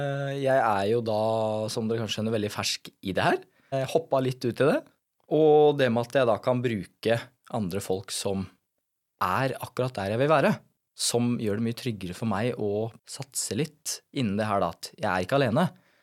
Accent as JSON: {"language": "Norwegian", "town": "Porsgrunn", "region": "Telemark", "country": "Norway", "tie": "born or raised there", "lives_now": "Jessheim, Norway", "said": "Jeg 24 år. Født og oppvokst I Porsgrunn. For tiden så bor jeg på Jessheim."}